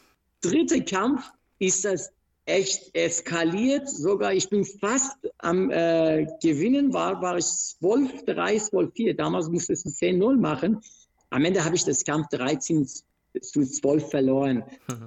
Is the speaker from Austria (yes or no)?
no; Iran; German is a second language; moved away; Ich komme aus dem Iran und Ringen ist in Iran Volkssport.